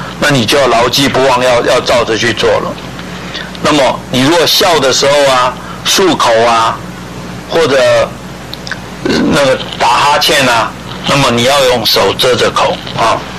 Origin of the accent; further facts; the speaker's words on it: China; 那我们中国人的话，通常就是说只称姓了